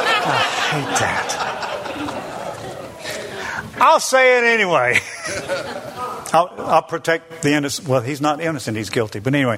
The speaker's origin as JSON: {"language": "English", "region": "the South", "country": "United States", "said": "I don't do it because I'm from the South."}